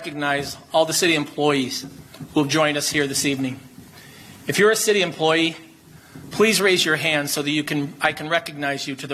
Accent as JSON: {"language": "English", "town": "Buffalo", "region": "New York", "country": "United States", "tie": "born or raised there", "said": "Being born and raised in South Buffalo, I know many of the same struggles that the average resident faces."}